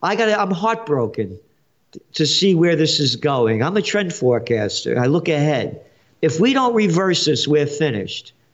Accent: Bronx, New York, United States; born there; I'm a guy, you know, a Monopolitano born in the Bronx.

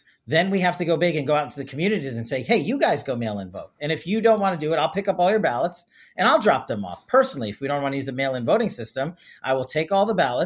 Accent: Nevada, United States; out in my home state of Nevada and Arizona

